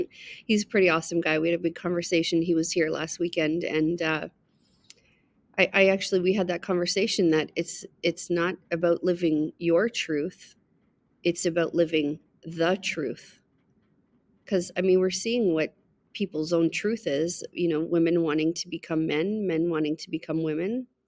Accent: Ottawa, Ontario, Canada; I was born and raised in Ottawa. actually right here where the church is. It's called Vanier. And it's kind of looked at like the armpit of Ottawa. It's a pretty low-income neighborhood.

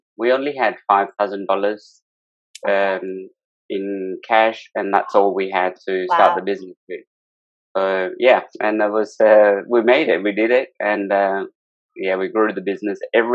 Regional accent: India; now in Perth, Australia; She comes from France, I come from India, totally different backgrounds, but we all mesh together in Perth, where we reside now.

